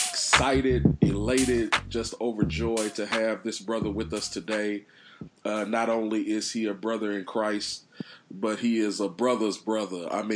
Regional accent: Texas, United States; Well, he's – I'm from Texas, and he's moved up our way.

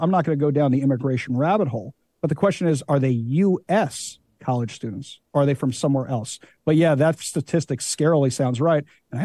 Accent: New York, United States; I'm a huge Mets fan. I'm from New York originally.

